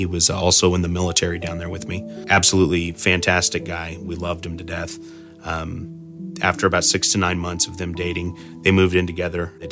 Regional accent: Pahrump, Nevada, United States; We grew up in Pahrump, Nevada, and we would play out in the desert and play games, run around with sticks and catch lizards.

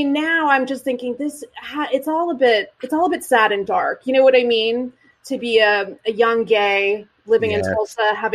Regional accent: Indonesia; also born or lived in Singapore; now in United States; I was born in Singapore, and I grew up in Indonesia. My whole family still lives in Indonesia.

